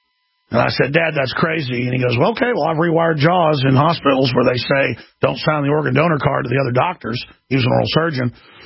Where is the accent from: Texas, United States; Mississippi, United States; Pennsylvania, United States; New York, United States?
Texas, United States; Dallas; also born or lived in Austin, United States; this is what I experienced growing up in Dallas, Texas, living in Austin, Texas, spending a lot of summers, at least a month each summer for a lot of years with my cousins down in San Antonio